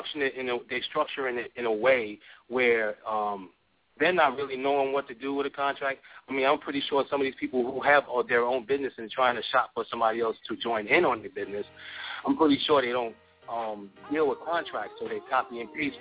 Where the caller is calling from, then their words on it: Charlotte, North Carolina, United States; I'm from Charlotte, North Carolina.